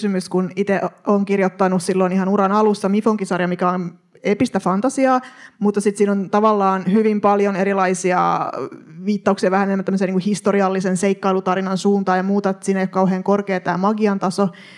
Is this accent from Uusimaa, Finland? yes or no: no; Tampere, Pirkanmaa, Finland; myöskin tamperelainen kirjailija.